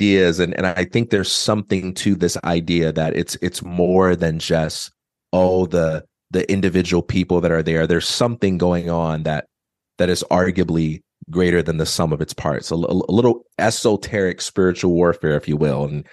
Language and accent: English; Chicago, Illinois, United States; I'm so glad growing up in Chicago, I didn't have arguments about LeBron James and Michael Jordan growing up.